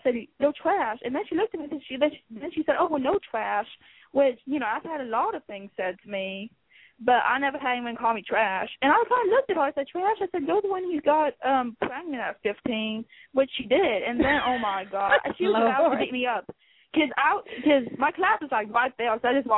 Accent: Texas, United States; Oh, I'm from Texas.

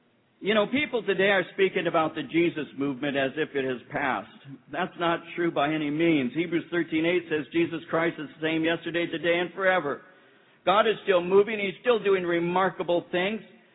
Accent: Norwalk, United States; I grew up in Norwalk.

